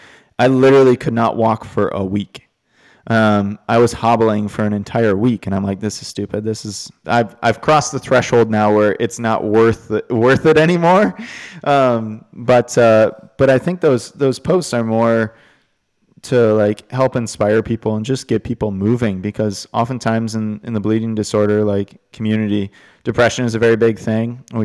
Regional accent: Minnesota, United States; Growing up in Minnesota, of course, you want to play pond puck.

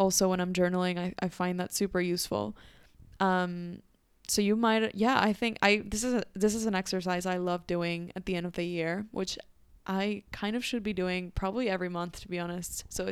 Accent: Mexico; Growing up in Mexico, there's some sort of like mystic to our culture

